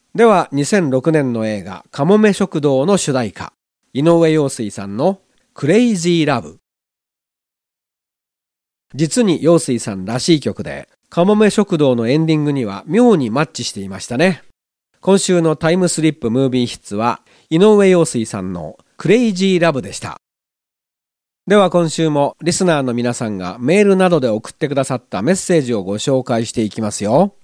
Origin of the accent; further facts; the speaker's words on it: Chiba, Japan; moved away as an adult; now in Matsumoto, Japan; 千葉に住んでいたのは高校卒業するまでですから、長野県民になってからもうその倍ぐらい行ってますからね。 今年の7月で丸36年になりますもん。